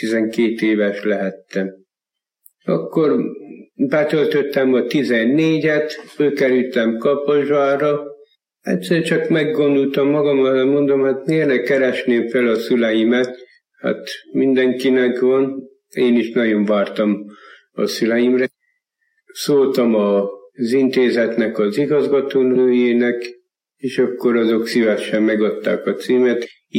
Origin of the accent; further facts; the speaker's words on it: Somogyvár, Somogy, Hungary; én egy állami gondozott gyerek voltam. Somogyváron nevelkedtem, ahol 14 éves koromig voltam.